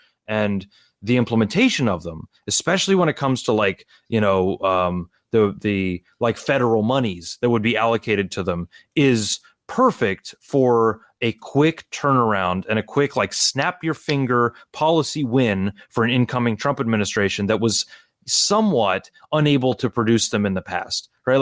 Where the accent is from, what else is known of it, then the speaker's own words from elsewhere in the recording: Houston, Texas, United States; Like we grew up in Houston on the north, you know, on the, basically in the suburbs of Houston where the public schools were very good, right?